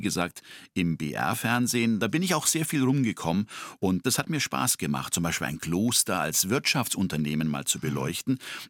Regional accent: Thurnau, Bavaria, Germany; Und meine Schwester, die ist 4 Jahre älter als ich und meine Person, wir sind in diesem Turnau aufgewachsen.

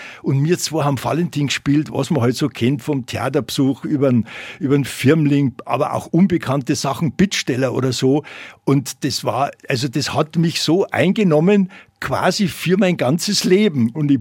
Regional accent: Munich, Bavaria, Germany; Also ich bin ein 50er-Jahrgang. Ich bin in München aufgewachsen.

